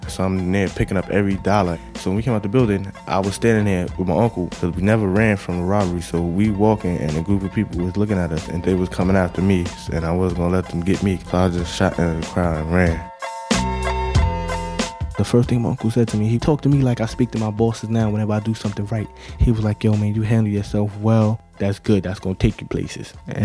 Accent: Bronx, New York, United States; I grew up in the Bronx. I didn't know my father at all, but my mom was like my best friend.

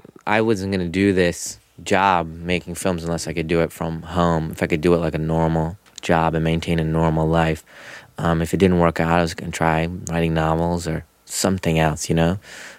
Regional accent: United States; learning about my culture because I'm so American.

